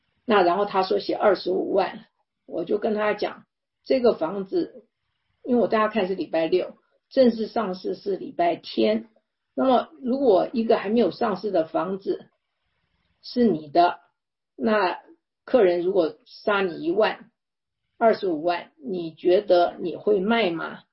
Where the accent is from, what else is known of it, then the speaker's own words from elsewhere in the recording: Taiwan; 他说对啊，我是台湾来的，我说我也是，